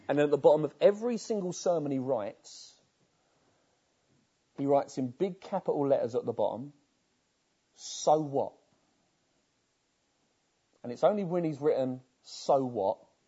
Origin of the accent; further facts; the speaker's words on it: United Kingdom; And we're British, so we queue.